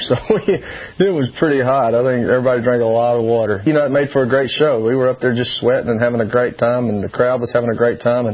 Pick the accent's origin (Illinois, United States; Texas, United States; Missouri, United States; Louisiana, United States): Louisiana, United States; You know, I grew up in Louisiana, and, you know, that's about as country as you can get.